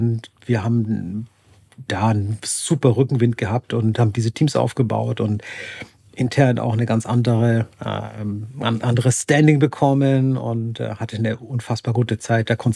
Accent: Mainz, Rhineland-Palatinate, Germany; mein Home Turf, meine Heimatstadt ist quasi Mainz hier

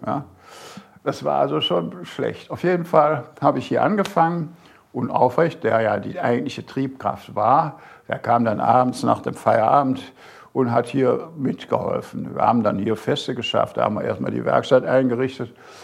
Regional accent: North Rhine-Westphalia, Germany; meine Heimat im Bergischen Land.

